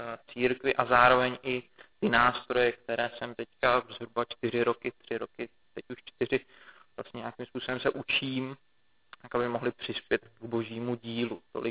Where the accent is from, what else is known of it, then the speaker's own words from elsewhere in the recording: Liberec, Liberec Region, Czechia; Původem já jsem z Liberce